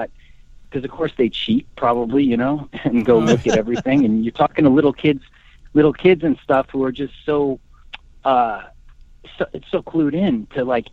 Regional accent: New Jersey, United States; I grew up where it was much more Huck Finn. It was like, unless you're living in the city, I was in New Jersey, it was like you walk down the street and into some woods

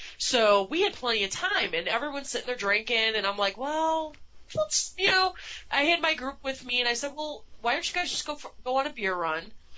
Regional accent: Illinois, United States; I mean, we're from Illinois, you know.

